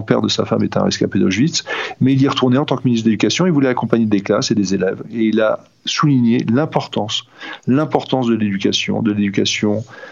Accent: France; born there; Je suis français, né en France, fier de l'être

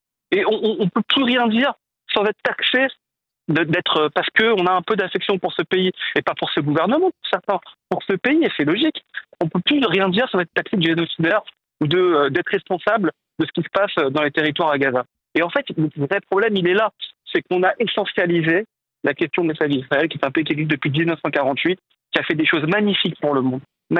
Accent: France; Nous, on habite ici. On est Français.

